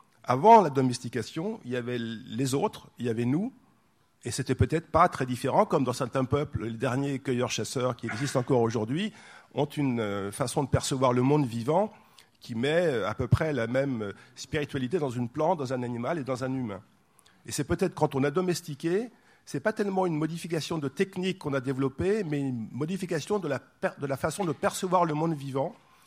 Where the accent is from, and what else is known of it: France